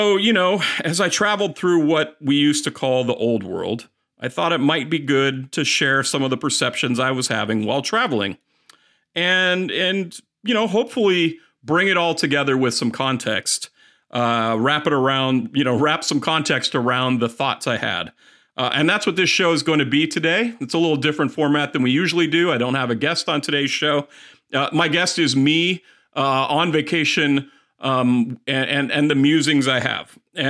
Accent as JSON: {"language": "English", "country": "United States", "said": "But, you know, I'm an American, and, I'm not afraid of saying that, despite all that."}